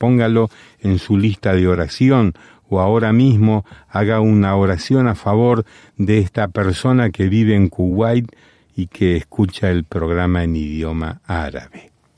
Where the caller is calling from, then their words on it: Santiago, Santiago Metropolitan, Chile; soy de Santiago de Chile.